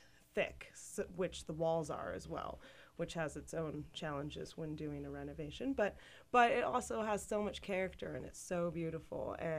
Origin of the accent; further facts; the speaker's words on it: New York, United States; now in Utah, United States; I'm originally from New York, and then I went to college in California.